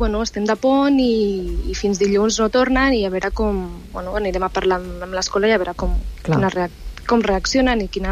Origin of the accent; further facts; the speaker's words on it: Sant Vicenç dels Horts, Catalonia, Spain; A Sant Vicenç dels Horts.